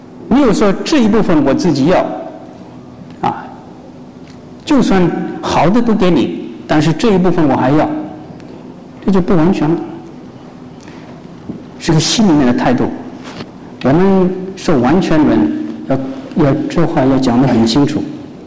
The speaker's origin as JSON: {"language": "Chinese", "region": "Shanghai", "country": "China", "tie": "born or raised there", "said": "我原籍也是福建，不过我在上海长大，所以不敢自称为福建人，因为福建话不大会讲。"}